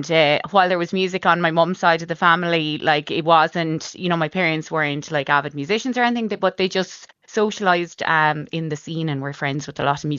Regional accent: Milltown Malbay, County Clare, Ireland; I'm from Milltown Malvey. Milltown Malvey.

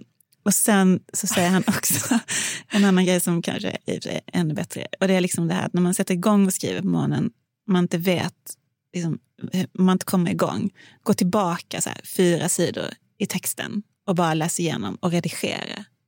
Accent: Hörby, Skåne, Sweden; Den utspelar sig faktiskt i vad jag tänker är min hemby, Hörby.

